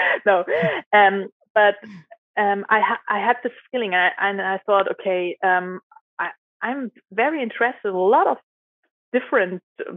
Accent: Germany; English is a second language; I'm also here from Germany

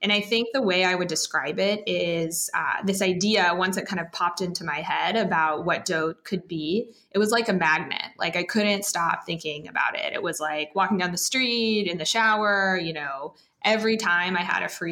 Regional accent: Anchorage, Alaska, United States; So I grew up in Anchorage, Alaska, so didn't have access to very many stores or malls.

